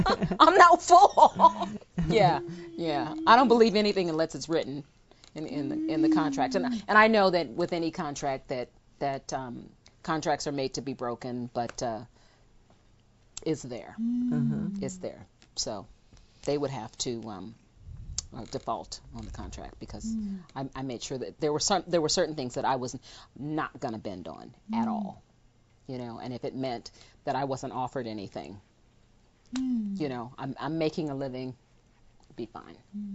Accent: Hayward, California, United States; I'm from Hayward.

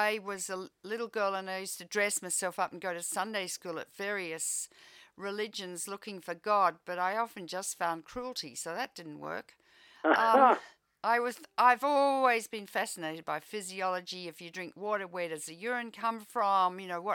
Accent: Victoria, Australia; Never heard of it, and I grew up in Victoria.

